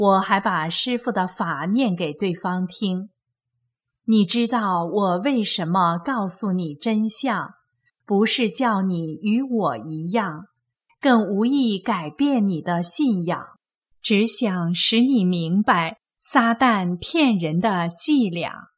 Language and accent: Chinese; China; 因为我们中国人背后有一个魔印在操控我们